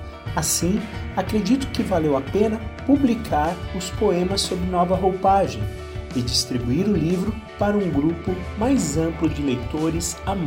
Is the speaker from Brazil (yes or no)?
yes; Curitiba, Paraná, Brazil; born there; Nasci em Curitiba, mas frequento o litoral desde bebê.